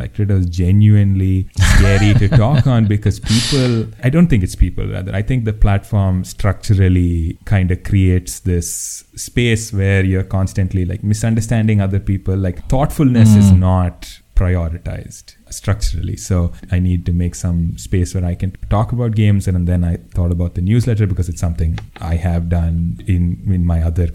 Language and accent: English; India; I'm an Indian game designer.